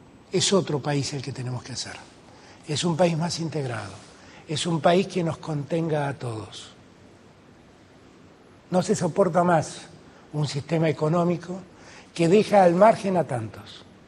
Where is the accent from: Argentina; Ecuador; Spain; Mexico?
Argentina; Buenos Aires; soy un porteño muy orgulloso de mi ciudad, ¿eh? Amo la ciudad de Buenos Aires, la amo, aquí nací, la quiero, la disfruto.